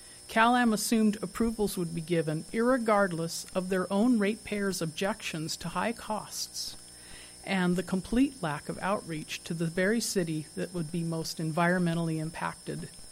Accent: Marina, California, United States; I am a citizen from Marina.

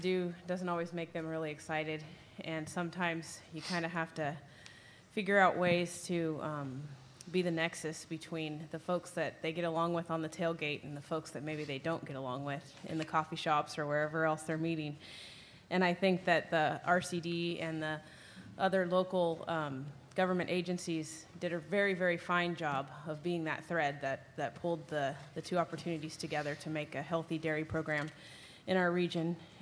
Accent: California, United States; And the 24 farmers I was with said, well, we're from California. What do you expect?

